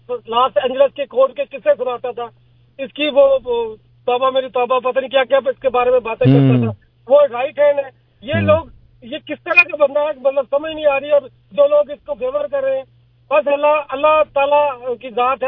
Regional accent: Pakistan; میں پاکستانی ہوں.

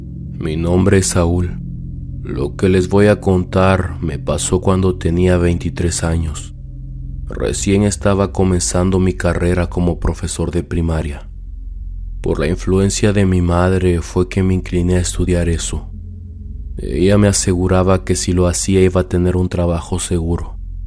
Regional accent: Michoacán, Mexico; Viajé de mi pueblo en el estado de Michoacán a una pequeña comunidad en el estado de Guerrero.

